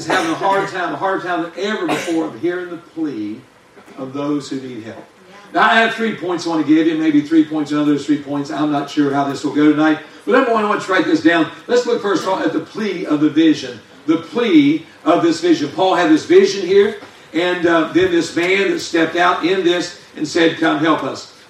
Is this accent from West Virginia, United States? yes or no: yes; West Virginia, United States; But, I'm from West Virginia. We follow both sides of Mason Dixon.